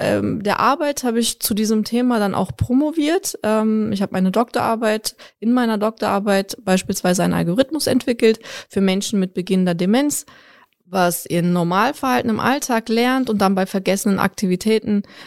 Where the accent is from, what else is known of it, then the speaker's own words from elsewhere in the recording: Berlin, Germany; now in Ruhr area, Germany; Ich bin Mama von 3 Kindern. Ich bin Berlinerin, das sage ich immer gerne, also gebürtige Berlinerin. Der Bezug zur Heimatstadt ist stark, ist noch da, aber ich fühle mich sehr wohl seit etwa 15 Jahren hier im Ruhrgebiet.